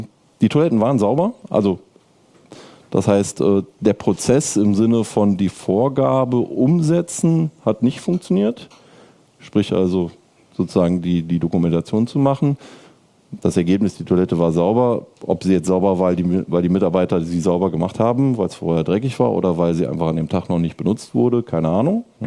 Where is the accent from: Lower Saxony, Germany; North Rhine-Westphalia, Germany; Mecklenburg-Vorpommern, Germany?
North Rhine-Westphalia, Germany; Cologne; ich komme aus Köln